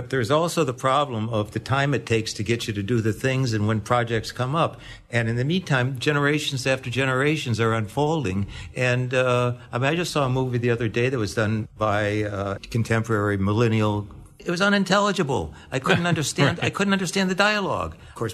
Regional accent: Detroit, Michigan, United States; And I was brought up in Detroit. We're almost identical in age.

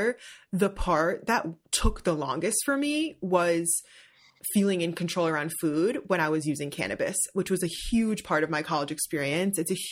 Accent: New Jersey, United States; Like I grew up in Jersey.

